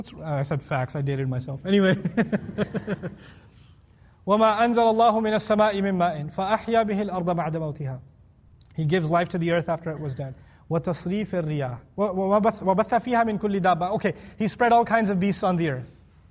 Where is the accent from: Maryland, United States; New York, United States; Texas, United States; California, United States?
New York, United States; I'm from New York, I think this is nice weather, actually.